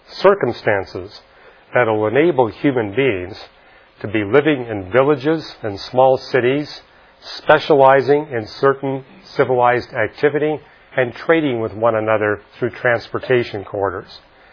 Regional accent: Canada; So I grew up in Canada where we were seeing the aurora, spectacular auroral displays at every solar maximum.

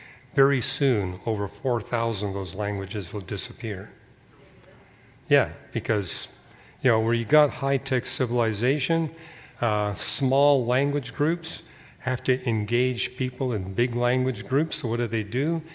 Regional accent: Canada; I remember growing up in Canada

